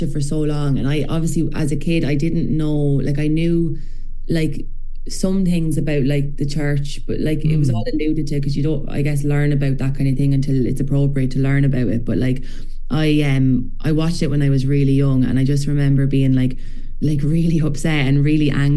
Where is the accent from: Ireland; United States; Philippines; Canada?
Ireland; it's like in our DNA as Irish people and as storytellers.